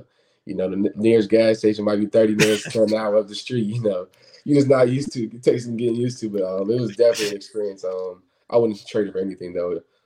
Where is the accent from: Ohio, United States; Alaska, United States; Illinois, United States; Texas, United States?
Texas, United States; Belton; also born or lived in Richmond, Virginia; That's my hometown in Belton, Texas. But I did graduate high school in Richmond, Virginia.